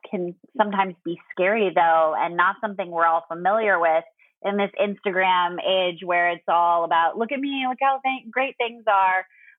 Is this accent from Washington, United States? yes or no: no; New Orleans, Louisiana, United States; I grew up in New Orleans, which is a city that struggled with food accessibility for a long time now.